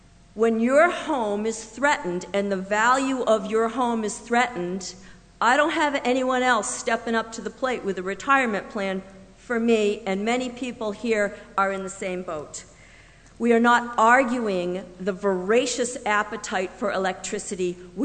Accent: Plymouth, New Hampshire, United States; from Plymouth, and against, I guess, popular opinion, I'm not a subversive.

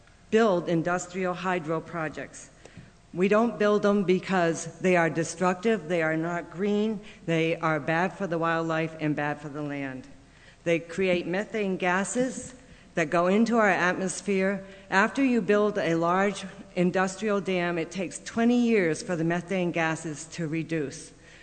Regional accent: Plymouth, New Hampshire, United States; I'm from Plymouth, New Hampshire. I live here because I love this state.

